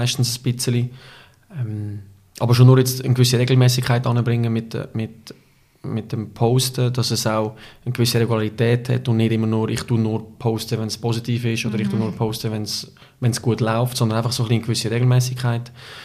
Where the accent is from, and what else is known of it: Switzerland